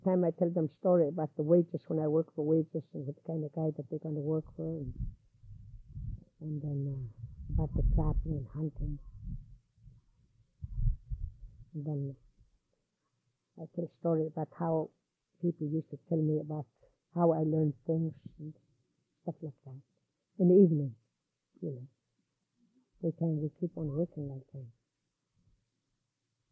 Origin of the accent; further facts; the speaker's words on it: Kaikuk River, Alaska, United States; I'm only one from Kaikuk River. I work with them for whole season.